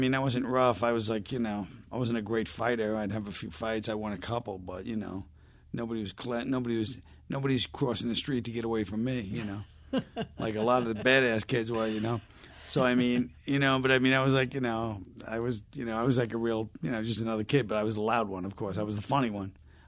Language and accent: English; Brooklyn, New York, United States; I grew up in Park Slope, which is a great neighborhood.